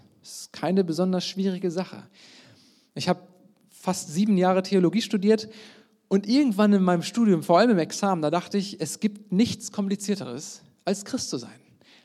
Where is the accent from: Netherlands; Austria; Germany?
Germany; North Rhine-Westphalia; Und ich komme jetzt aus dem Westdeutschland, also aus dem Mittelwesten der Republik. Ich komme aus dem Ruhrgebiet. Und als Ruhrgebietler hat man natürlich so seine Vorurteile gegenüber Norddeutschland.